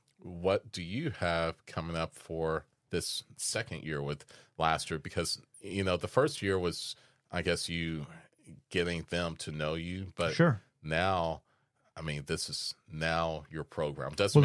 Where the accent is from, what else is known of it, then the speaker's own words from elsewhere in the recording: Des Moines, Iowa, United States; born there; I was born in Des Moines, Iowa.